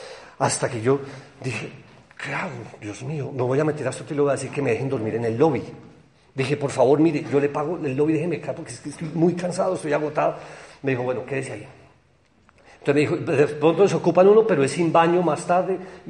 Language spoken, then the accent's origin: Spanish; Barcelona, Catalonia, Spain; I'm from Barcelona, I'm from Spain, I'm Spain. Yo no soy colombiano, yo soy español, yo soy de Barcelona.